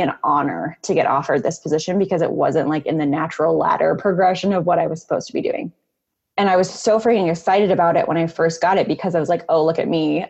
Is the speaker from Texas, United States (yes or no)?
no; California, United States; now in Minnesota, United States; I live in Minnesota right now. I'm born and raised in California, and we just went through a snowpocalypse